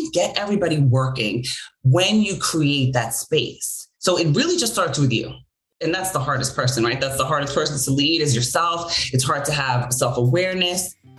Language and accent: English; New York City, New York, United States; So I grew up in New York, born and raised. I've never lived anywhere else.